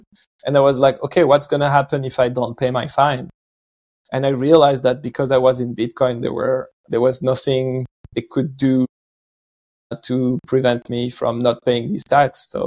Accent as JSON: {"language": "English", "country": "France", "tie": "born or raised there", "said": "I'm in my 30s. I live in France. I'm born and raised in France. I've been traveling a lot over the last like 4 years in Latin America."}